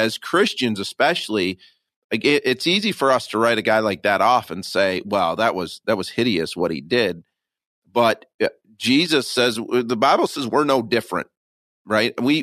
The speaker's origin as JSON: {"language": "English", "region": "Michigan", "country": "United States", "tie": "born or raised there", "said": "I'm born and raised in Michigan."}